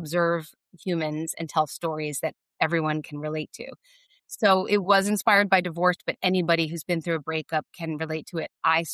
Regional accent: New Jersey, United States; My two bandmates grew up in Pennsylvania. I grew up in New Jersey.

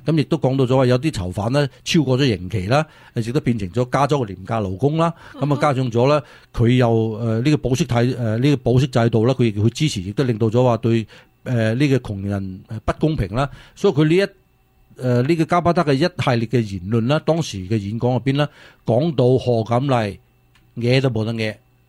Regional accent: United States; 但系其实咧唔系我哋美国人最佳选择啊

